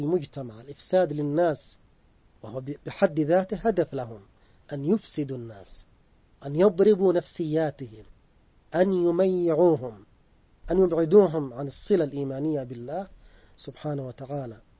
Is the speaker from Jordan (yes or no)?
no; Yemen; مثل ما حدث عندنا في اليمن وحدث في بلدان كثيرة